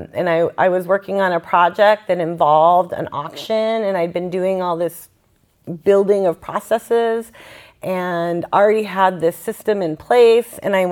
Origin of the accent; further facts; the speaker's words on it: Burnt Ranch, California, United States; Well, I grew up in Burt Ranch. My family moved there when I was 7 years old, and it was really like cemented into us through trauma.